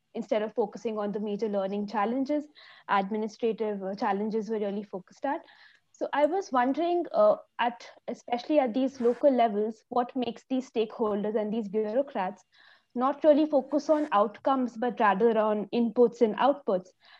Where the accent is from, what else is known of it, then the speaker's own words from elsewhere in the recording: India; I'm from India.